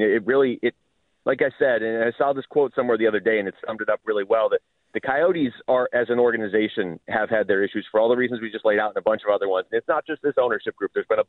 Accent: Seattle, Washington, United States; born or raised there

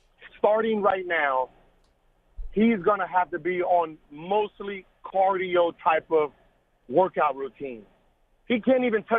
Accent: California, United States; Because, you know … I'm from the Valley, 818. So … was the Valley's rapper, you know, because we heard he went to Taft High School.

